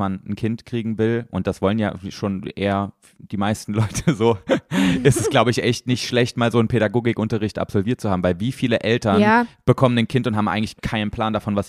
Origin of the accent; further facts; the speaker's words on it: East Germany, Germany; ich komme aus dem Osten